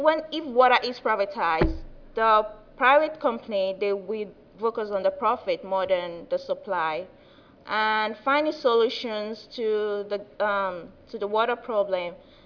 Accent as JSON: {"language": "English", "country": "Nigeria", "said": "I'm from Nigeria"}